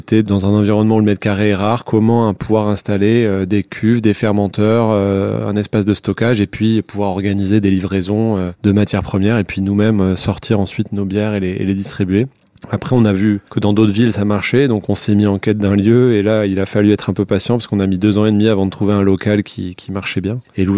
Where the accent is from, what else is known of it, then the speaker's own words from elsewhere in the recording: Bordeaux, Nouvelle-Aquitaine, France; nous, on est de Bordeaux, donc c'était pas vraiment une patrie de bière à l'époque.